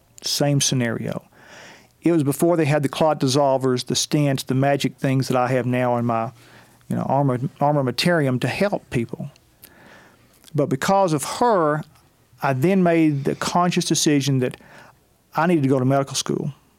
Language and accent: English; Portland, Tennessee, United States; my best friend that I grew up with back in Portland, Tennessee, David Jones, and I signed up.